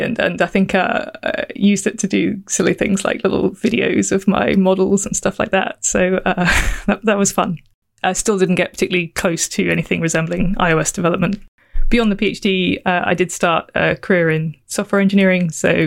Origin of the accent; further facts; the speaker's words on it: East of England, United Kingdom; also born or lived in Oxford; I'm from the UK and moved around a little bit, but not very far in American terms, at least. So I grew up in Norfolk. I spent about 10 years in Oxford and I now live near Cambridge. So, south of England.